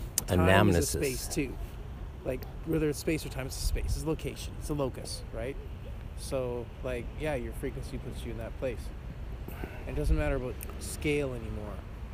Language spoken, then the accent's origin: English; Ontario, Canada; I'm from Southern Ontario.